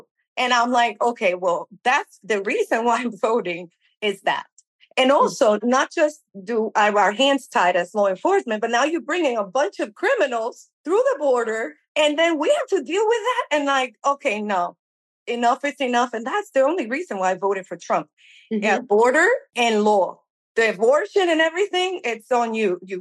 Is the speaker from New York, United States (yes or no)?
yes; New York City, New York, United States; I'm a New Yorker, so I really didn't like him before.